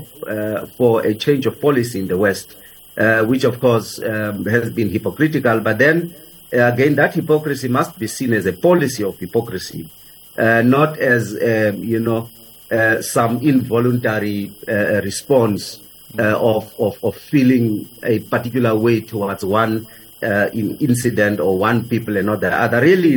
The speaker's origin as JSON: {"language": "English", "country": "South Africa", "said": "I can tell you, as a South African who was involved in the struggle myself and have experienced apartheid"}